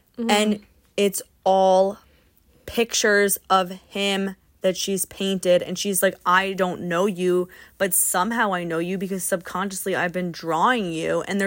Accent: Hawaii, United States; I mean, like, get me out of here. I'm from Hawaii.

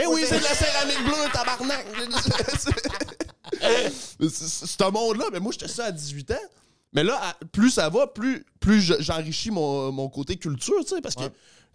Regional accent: Rimouski, Quebec, Canada; Si tu as grandi là, puis tu dis, genre, moi, Rimouski, c'est ma maison

